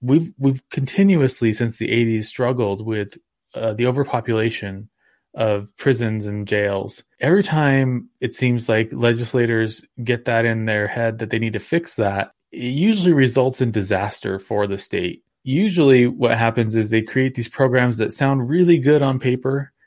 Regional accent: New Mexico, United States; Yeah, I grew up in New Mexico. I grew up watching KOAT News with my grandparents.

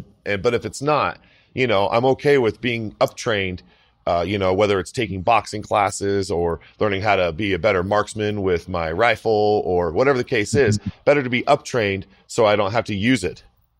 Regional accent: United States; I am an American. That's all I got to say.

